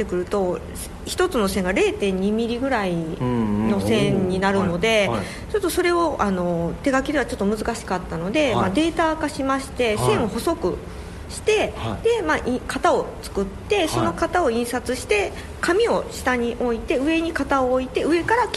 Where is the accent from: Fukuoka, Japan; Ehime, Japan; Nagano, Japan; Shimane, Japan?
Ehime, Japan; 私あの実は愛媛出身なんですよ、